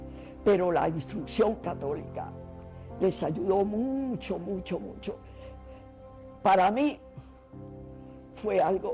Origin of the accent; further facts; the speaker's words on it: Cuba; moved away; Después que salimos de Cuba, aquí estábamos en el paraíso.